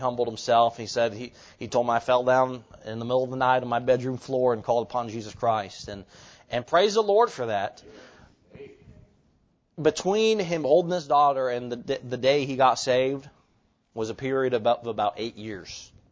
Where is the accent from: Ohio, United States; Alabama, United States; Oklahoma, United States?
Oklahoma, United States; Just as a people, you know, I'm from Oklahoma, you know, so we're in the Bible Belt.